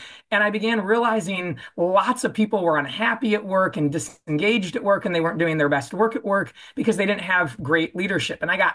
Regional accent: Buffalo, New York, United States; moved away as an adult; now in California, United States; I'm from Buffalo, New York, originally. I went to college at Notre Dame, ended up in California when I went to get my MBA at USC

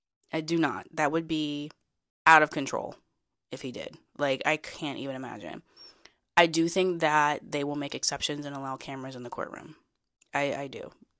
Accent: Maryland, United States; also born or lived in Pennsylvania; I do have ties to Maryland because I'm from Maryland.

